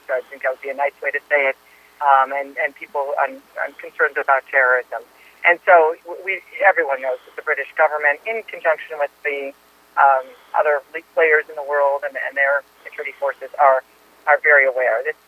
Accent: Ohio, United States; I was just watching on TV as a girl growing up in Ohio

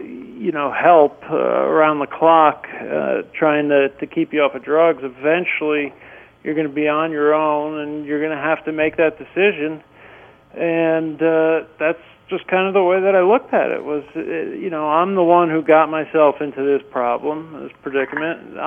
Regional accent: New Jersey, United States; moved away; born and raised in New Jersey, and all of my family and everybody was up there

